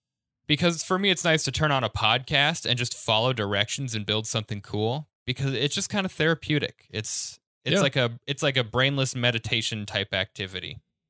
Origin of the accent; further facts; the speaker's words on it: Michigan, United States; born there; but I was born in Michigan.